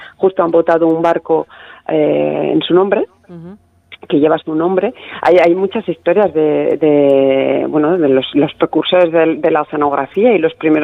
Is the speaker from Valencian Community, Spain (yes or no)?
yes; Alicante, Valencian Community, Spain; also born or lived in Brittany; now in Basque Country, Spain; yo soy alicantina, claro, vivo aquí en el País Vasco